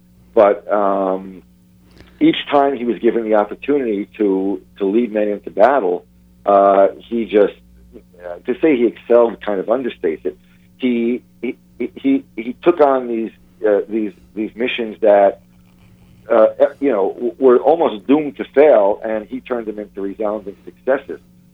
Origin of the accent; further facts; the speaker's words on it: Brooklyn, New York, United States; well, since I grew up in Brooklyn, we would have been hanging out at the park.